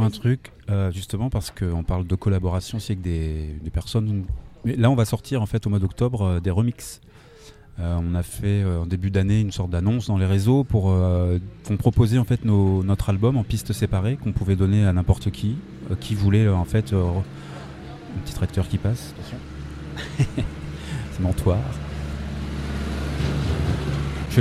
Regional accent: Thoré-la-Rochette, Centre-Val de Loire, France; Nous, on est de Toré-la-Rochette, on est juste à côté.

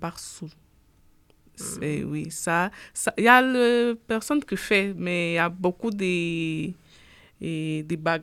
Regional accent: Angola; Et chez nous, en Angola, ça passe pas très beaucoup.

